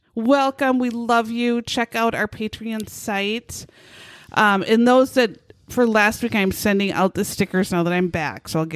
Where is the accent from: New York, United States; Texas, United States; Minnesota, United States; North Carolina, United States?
Minnesota, United States; we're from Minnesota. We haven't seen the sun in a month.